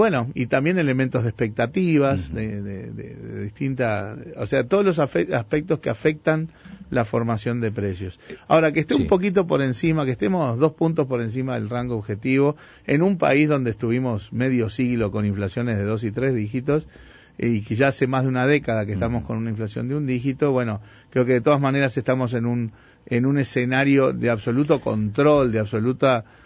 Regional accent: Uruguay; Somos uruguayos.

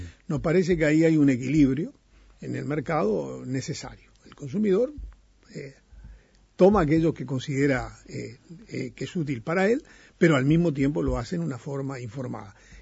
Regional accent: Uruguay; si bien soy uruguayo, trabajo en Santiago

